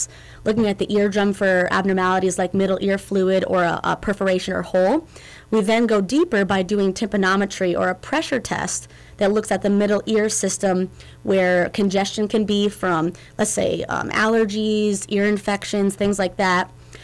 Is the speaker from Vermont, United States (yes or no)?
yes; Vermont, United States; now in Fairbanks, United States; I grew up in Vermont pretty rurally, on a farm.